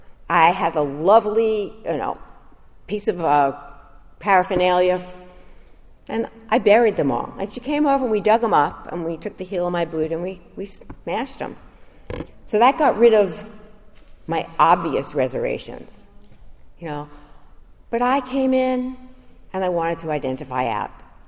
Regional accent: New York, United States; I lived in New York, I grew up in New York, and I was living in an apartment building

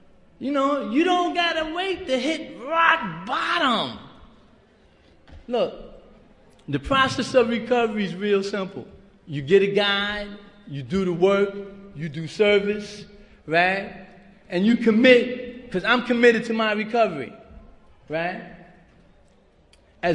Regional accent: Manhattan, New York, United States; You know, again, I'm from Manhattan area, and we're working on our first convention.

